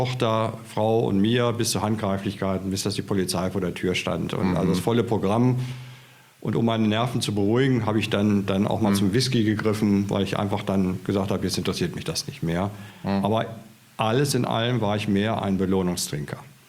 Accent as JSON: {"language": "German", "town": "Hanover", "region": "Lower Saxony", "country": "Germany", "tie": "born there", "said": "Genau, gebürtiger Hannoveraner"}